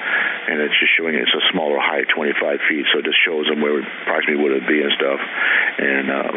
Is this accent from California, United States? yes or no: yes; California, United States; I'm from Las Vegas in California, Southern California. So it's kind of rude awakening coming here